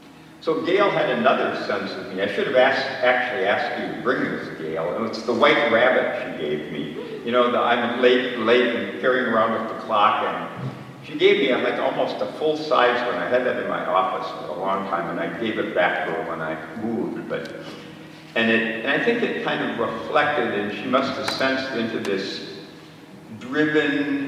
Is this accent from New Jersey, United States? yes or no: no; Baraboo, Wisconsin, United States; I'm reminded of Karen and Pam were just in Baraboo, my hometown, and the next town to it was Sauk City